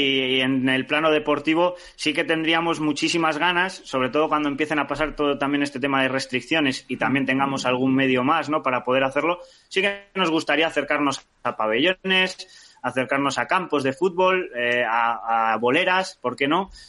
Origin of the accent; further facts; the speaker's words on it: Cantabria, Spain; como lo siento como cántabro, que es en cántabro.